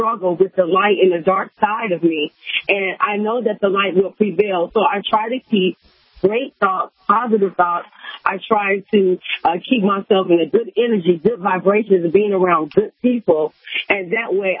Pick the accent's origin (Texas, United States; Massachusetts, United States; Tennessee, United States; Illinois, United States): Illinois, United States; Chicago; by me growing up in Chicago, okay, whatever we see, that's whatever we think about is what we're going to see. And where I come from is very rough. These are fear streets out here.